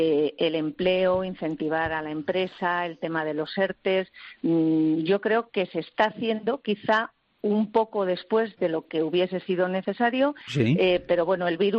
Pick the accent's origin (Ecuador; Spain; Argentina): Spain; yo soy española, soy europea, y lo digo con muchísimo orgullo